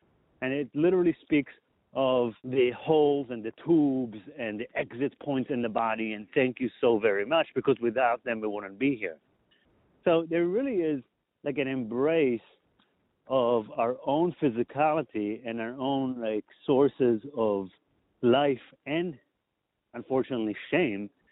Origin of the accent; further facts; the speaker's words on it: Israel; now in United States; because I came from Israel. I wasn't really aware of personal development until I came to America. I was religious in Israel, so maybe I would have if I wasn't. I grew up in a very religious society.